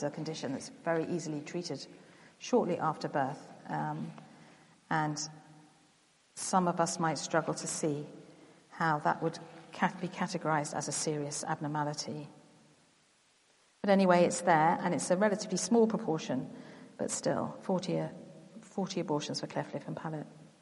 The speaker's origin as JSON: {"language": "English", "country": "South Africa", "tie": "born or raised there", "said": "I grew up in South Africa"}